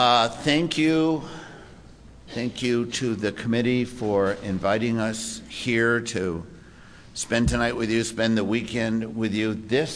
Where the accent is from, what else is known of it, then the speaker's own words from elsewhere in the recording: Kalamazoo, Michigan, United States; born there; now in Los Angeles, United States; My story starts in the place where I was born in Michigan, a little small town called Kalamazoo. And I was born into this Jewish family.